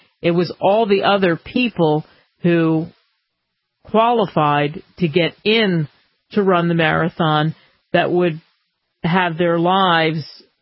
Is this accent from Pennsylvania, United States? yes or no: yes; Philadelphia, Pennsylvania, United States; Growing up in Philadelphia and taking trains down and having friends